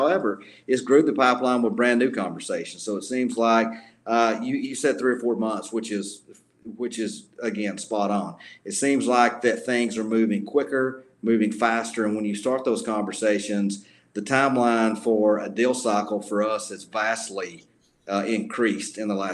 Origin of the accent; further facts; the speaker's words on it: Georgia, United States; You know, I'm from North Georgia.